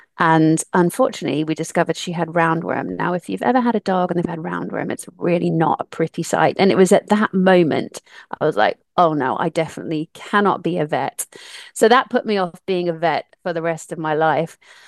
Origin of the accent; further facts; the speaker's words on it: United States; moved away as an adult; now in Coventry, United Kingdom; I grew up in the States, nursing was not a career that I had in mind until I moved back to Coventry in England when I was about 19.